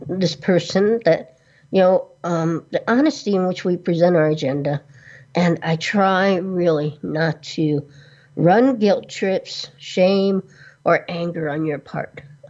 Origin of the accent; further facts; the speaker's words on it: Detroit, Michigan, United States; born there; also born or lived in California / Florida; now in North Carolina, United States; You know, I was born in Detroit, lived in California for a zillion years, and I moved and lived in Florida when I was a kid. But I come back to North Carolina